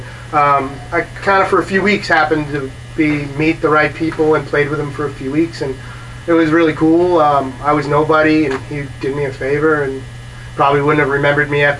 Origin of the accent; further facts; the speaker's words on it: Brooklyn, New York, United States; I grew up in Brooklyn, New York, Marine Park, Brooklyn.